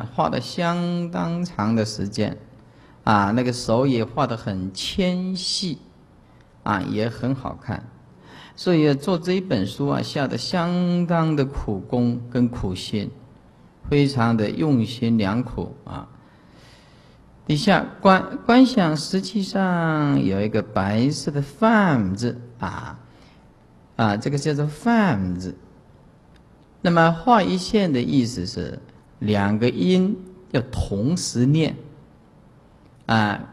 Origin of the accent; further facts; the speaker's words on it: Taiwan; 不是像我们台湾人念的阿摩尼巴尼咪哄